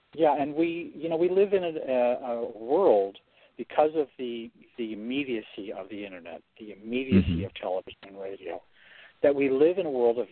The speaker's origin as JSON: {"language": "English", "town": "Randolph", "region": "New Jersey", "country": "United States", "tie": "born or raised there", "also_born_or_lived": "Minneapolis, Minnesota", "said": "I grew up in suburban New Jersey, Morris County, New Jersey, in a little town called Randolph, and had a lovely childhood there."}